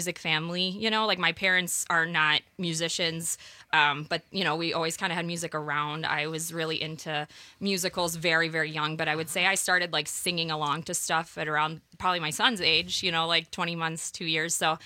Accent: Scotland, United Kingdom; born there; I was born in Scotland.

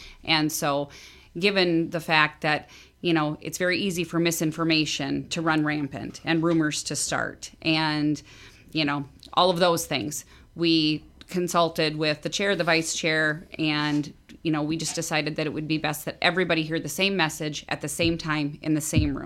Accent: Hayfield, Minnesota, United States; also born or lived in Albert Lea, Minnesota / Paris / Bahrain / India; So I'm originally from Albert Lea, Minnesota. I grew up in Hayfield, Minnesota, if you can believe it, a town of 2,000 people. So I'm used to small town USA.

